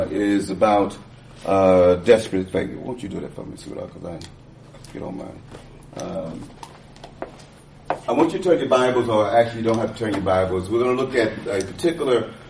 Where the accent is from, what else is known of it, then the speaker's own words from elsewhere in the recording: Texas, United States; I don't have a favorite team. I'm from Texas. Grew up as a Cowboy fan